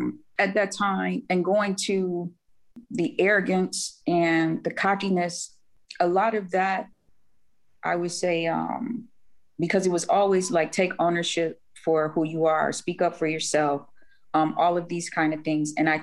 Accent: Cleveland, Ohio, United States; I'm from Cleveland.

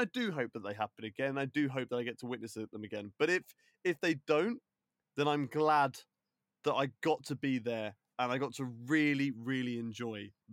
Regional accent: United Kingdom; I'm a patriotic Brit, and I will support people from my home country all the time.

